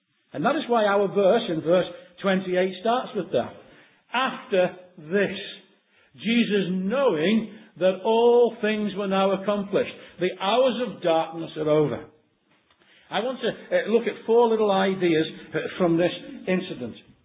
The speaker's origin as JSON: {"language": "English", "town": "Liverpool", "region": "North West England", "country": "United Kingdom", "accent": "Liverpool", "said": "my Liverpoolian accent, I can't pronounce the word myrrh."}